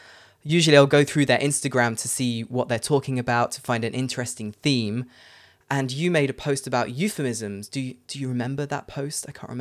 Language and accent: English; United Kingdom; as a Brit